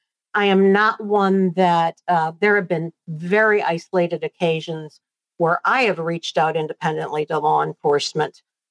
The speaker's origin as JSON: {"language": "English", "town": "Clinton", "region": "Iowa", "country": "United States", "tie": "born or raised there", "said": "some spiritualist churches in my hometown of Clinton, Iowa in the U.S."}